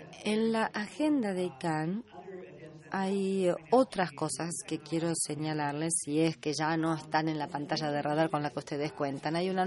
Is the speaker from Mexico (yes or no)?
yes; Mexico; de México.